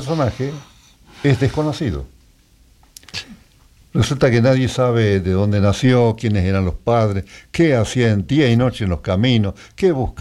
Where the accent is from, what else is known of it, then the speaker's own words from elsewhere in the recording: Salta, Argentina; also born or lived in Suncho Corral; soy nacido en Suncho Corral, pero no conozco, porque me engendró mi madre, me tuvo, y al día siguiente nos fuimos a Salta porque eran peones golondrinas.